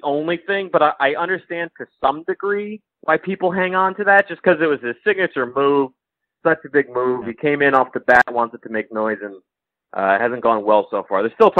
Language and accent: English; Connecticut, United States; when I was a kid growing up in Connecticut, I went to Britain Rockcat.